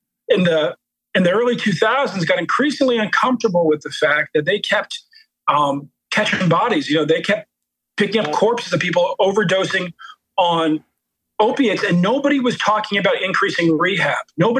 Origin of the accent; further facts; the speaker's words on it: Baltimore, Maryland, United States; You know, I'm from Baltimore. My mom grew up in the housing projects there.